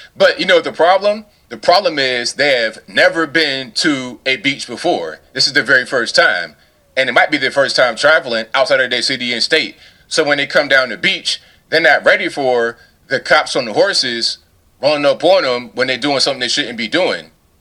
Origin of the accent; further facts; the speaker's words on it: Portsmouth, Virginia, United States; I grew up on the beach and I'm from Virginia, that area. For the majority of my life, I lived in a place called Portsmouth, Virginia, which is right there, right down the street from the beach.